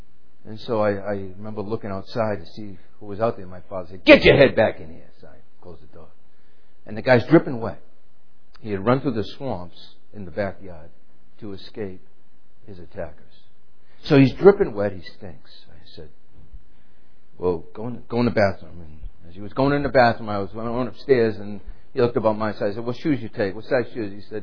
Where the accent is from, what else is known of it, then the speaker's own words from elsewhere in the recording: New England, United States; again, growing up in New England, you know, anywhere for that matter, but especially New England, where it's predominantly Catholic